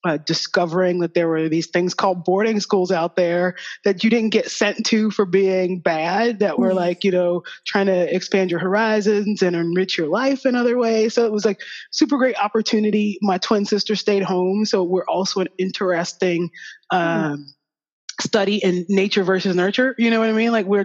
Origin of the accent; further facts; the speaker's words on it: Cincinnati, Ohio, United States; now in Lexington, United States; I live in Lexington, Kentucky. I'm from Cincinnati, Ohio, originally. I'm one of three daughters from my mother.